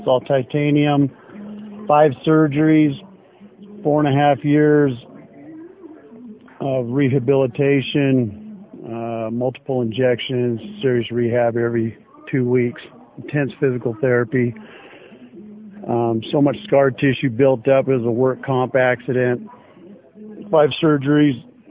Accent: Klamath Falls, Oregon, United States; now in Shelley, United States; I'm from Oregon, Southern Oregon, Klamath Falls, Oregon.

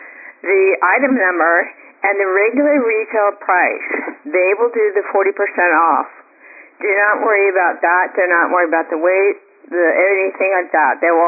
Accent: San Antonio, Texas, United States; from San Antonio.

